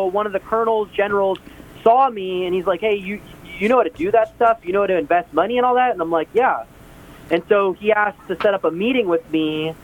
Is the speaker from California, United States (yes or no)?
yes; Santa Ana, California, United States; I grew up in Southern California, but very poor, living in a one-bedroom apartment, you know, in like Santa Ana